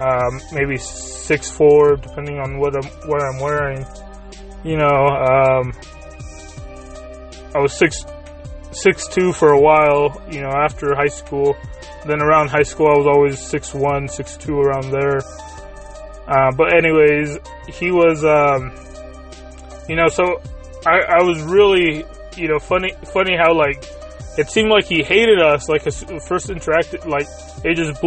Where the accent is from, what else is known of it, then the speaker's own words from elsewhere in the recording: United States; And I'm saying we as Americans, even if you don't consider me as an American.